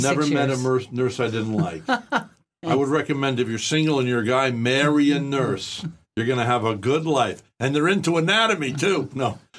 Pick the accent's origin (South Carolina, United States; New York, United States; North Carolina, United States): New York, United States; Poughkeepsie; My nephew lives up there. I'm from Poughkeepsie over the border there.